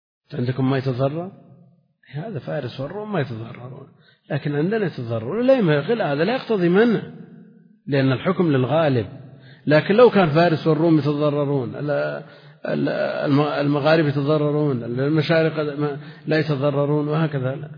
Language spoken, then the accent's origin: Arabic; Najd, Saudi Arabia; يعني عندنا في نجد هذا الظاهر